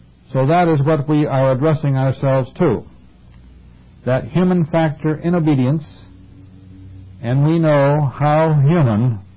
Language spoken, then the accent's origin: English; Cleveland, Ohio, United States; I was in an airport, a stopover in Cleveland, my hometown.